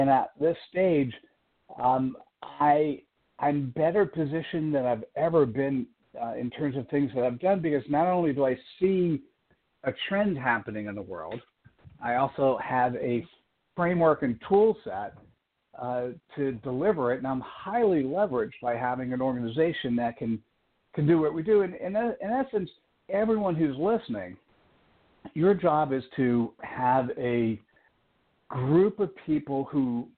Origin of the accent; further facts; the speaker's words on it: United States; I am uncomfortable as an American, and many of us are, that I only speak one language. I speak English, and it's not even Queen's English; it's American English.